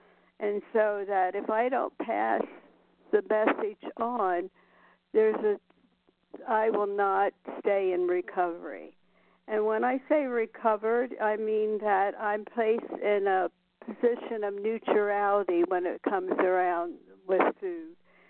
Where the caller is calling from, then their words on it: Nevada, United States; Good morning. … from Nevada.